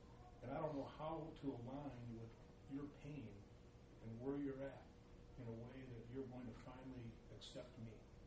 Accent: Chicago, Illinois, United States; also born or lived in Detroit; now in San Jose, United States; I live in San Jose now, but I'm from Chicago and Detroit.

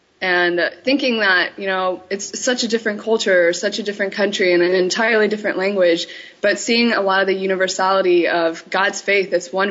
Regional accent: Abilene, Texas, United States; also born or lived in Lubbock, Texas; the same songs that I sang when I grew up in Abilene, Texas, and when I was in Lubbock, Texas

